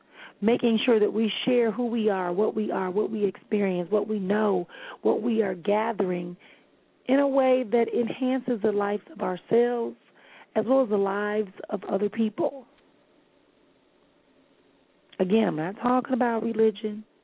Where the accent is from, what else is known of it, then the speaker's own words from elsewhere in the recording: Milwaukee, Wisconsin, United States; My book tour will begin on the 19th of January in my hometown of Milwaukee and work its way down south and then eastwardly.